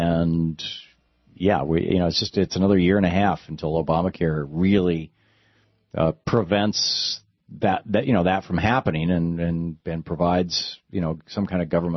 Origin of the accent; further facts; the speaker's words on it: Michigan, United States; where I grew up in Michigan, you know, the county roads sometimes had a letter to designate the county